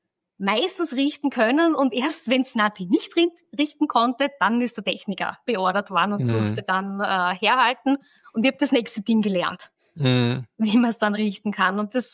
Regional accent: Bruck an der Leitha, Lower Austria, Austria; Ich komme aus Niederösterreich, Bruck an der Leitha, genauer gesagt. Das ist so 40 Kilometer von Wien weg.

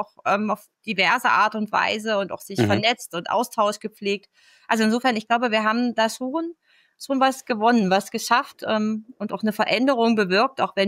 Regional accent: East Germany, Germany; born there; Ich komme ja gebürtig aus Ostdeutschland und war bei meinem Berufseinstieg ja dann in der Nähe von Stuttgart.

